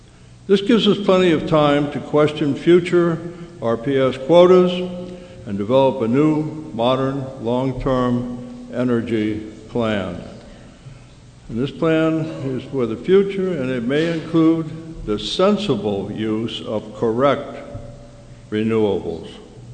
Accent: Bristol, New Hampshire, United States; I'm from Bristol, and I live on a hilltop that overlooks Newfound Lake and across the way at Cardigan Mountain and the surrounds.

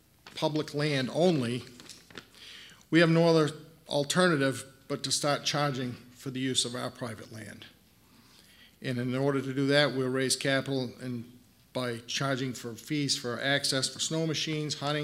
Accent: New Hampshire, United States; I'm a resident of Lancaster, New Hampshire. My family and I own AB Excavating. I started out, I was born and brought up in Coos County.

